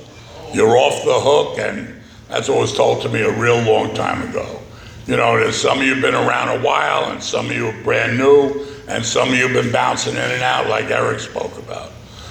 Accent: New York City, New York, United States; I'm from New York City, and I'm just so blessed to be a member of Alcoholics Anonymous.

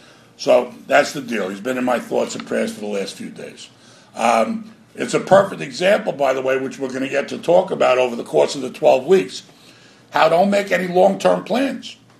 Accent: Queens, New York, United States; I'm from New York. And my voice, Queens, New York, right.

